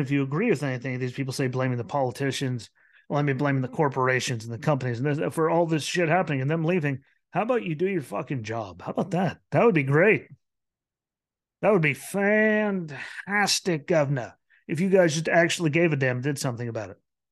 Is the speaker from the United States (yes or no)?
yes; White Haven, Pennsylvania, United States; Hell, I'm from Whitehaven, Pennsylvania. Lots of people OD'd.